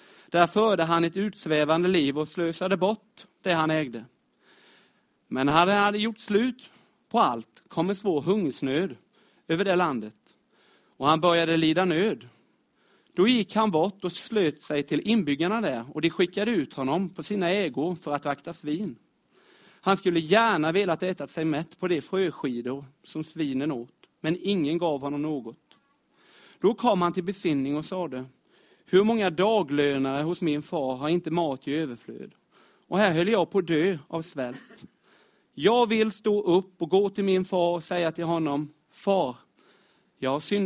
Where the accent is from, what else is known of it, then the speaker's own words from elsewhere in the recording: Myresjö, Jönköping County, Sweden; Jag är uppvuxen utanför Myresjö.